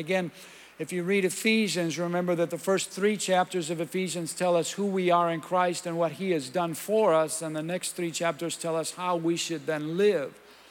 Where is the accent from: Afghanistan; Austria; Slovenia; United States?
United States; Minnesota; also born or lived in Costa Rica; I'm from Minnesota, but I lived in Costa Rica for 12 years. I do a lot of ministry in Spanish, and so a lot of times the verses come to me in Spanish more than in English.